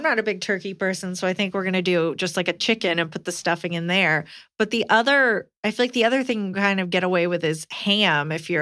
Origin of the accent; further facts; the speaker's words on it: United Kingdom; moved away as an adult; now in Japan; I'm British and this is all I've ever known. I even brought this traditional feast with me and made it every year for 15 years since I came to Japan.